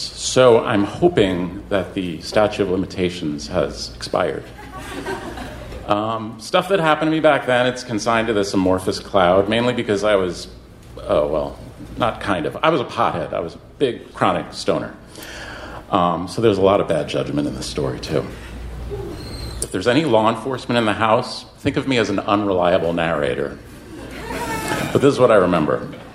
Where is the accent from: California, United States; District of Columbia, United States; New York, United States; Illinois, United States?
New York, United States; I'm from New York, by the way.